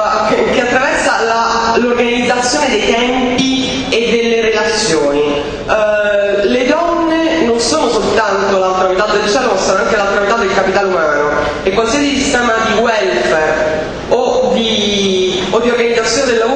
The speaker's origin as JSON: {"language": "Italian", "town": "Catania", "region": "Sicily", "country": "Italy", "accent": "Roman", "said": "io vengo da Catania, nonostante l'accento romano"}